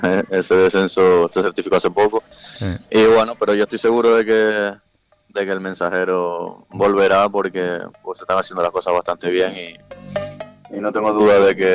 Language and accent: Spanish; Santa Cruz de La Palma, Canary Islands, Spain; Bueno, yo que soy de aquí de Santa Cruz, sí.